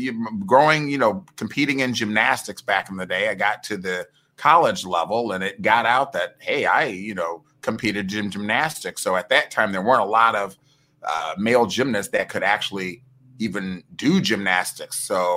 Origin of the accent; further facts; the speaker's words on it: Toledo, Ohio, United States; also born or lived in Columbus; Basically in Toledo. I mean, I'm originally from Columbus, but I basically grew up in Toledo, Ohio.